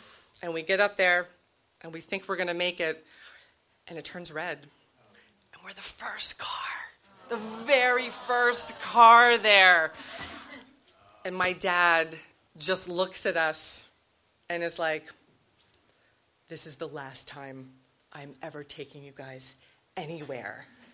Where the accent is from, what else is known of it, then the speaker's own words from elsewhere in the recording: Maryland, United States; So we grew up on the Eastern Shore, my grandmother lived in Baltimore.